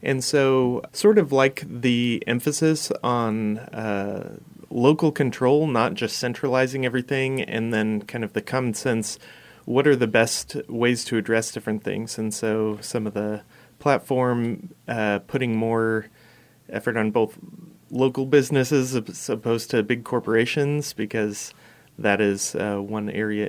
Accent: Nampa, Idaho, United States; I'm from Nampa, Idaho, and I grew up in a very, religious and Republican family

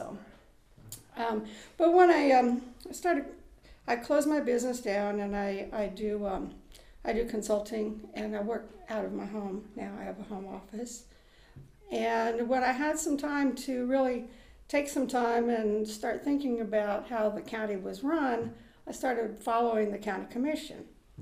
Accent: Atwood, Kansas, United States; I was born out in Northwest Kansas in Atwood and raised in a rural community.

